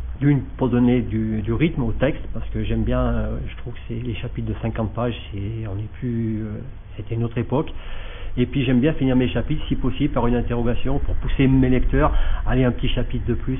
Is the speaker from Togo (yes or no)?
no; Saint-Étienne, Auvergne-Rhône-Alpes, France; Donc je suis originaire de Saint-Étienne, j'habite sur Montbrison